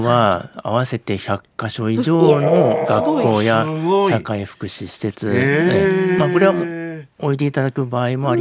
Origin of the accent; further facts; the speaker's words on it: Towada, Aomori, Japan; 出身は旧十和田区町の今の十和田市になります。